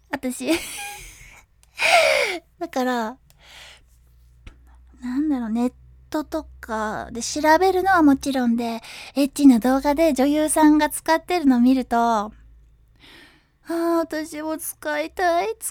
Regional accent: Kyushu, Japan; 標準語に慣れた私がですね、ちょっと私の地元、ちょっと先に言っちゃうんですけど、九州の方言を入れてもいいよっていう企画なんですよ。

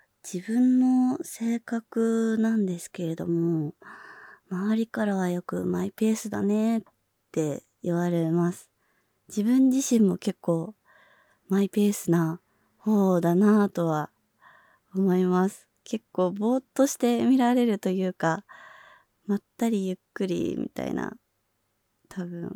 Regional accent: Saitama, Japan; 出身地は埼玉で、新人声優です。

